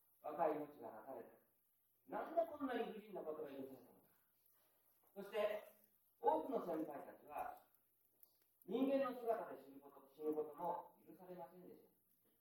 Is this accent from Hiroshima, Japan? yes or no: yes; Hiroshima, Japan; 私は広島に育ちました。